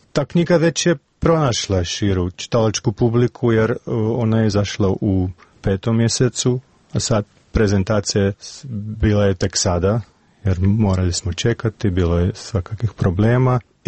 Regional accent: Belarus; Croatian is a second language; Ali kod nas u Bjelorusiji i šire, ne znam, u našoj regiji, baš ništa se previše ne zna o Bosni

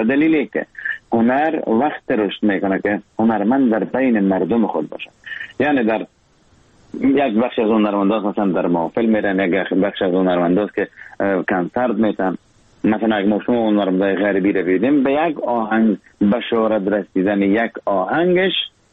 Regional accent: Afghanistan; ما افغانام

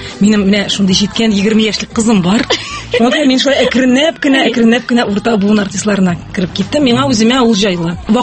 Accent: Kazan, Tatarstan, Russia; мин Казан кызы. Казанда туып үстем, музыка училищесын тәмамладым иң элек.

